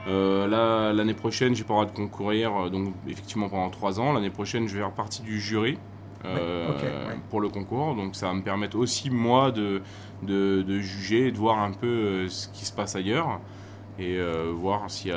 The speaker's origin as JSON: {"language": "French", "region": "Île-de-France", "country": "France", "said": "Moi, je suis plus Seine-et-Marne au départ."}